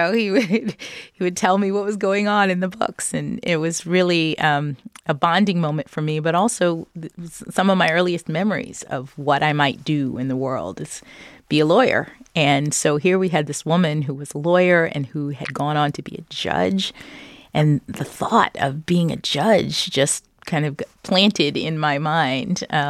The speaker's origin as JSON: {"language": "English", "town": "Washington", "region": "District of Columbia", "country": "United States", "tie": "born there", "said": "I was born in Washington, D.C."}